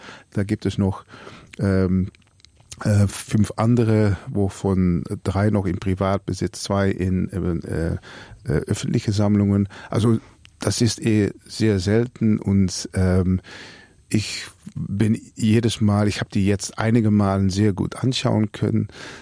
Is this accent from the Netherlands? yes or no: yes; Netherlands; German is a second language; ich bin Niederländer